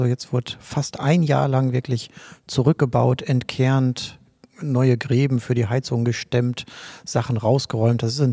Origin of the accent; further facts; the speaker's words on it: Paderborn, North Rhine-Westphalia, Germany; ich komme aus Paderborn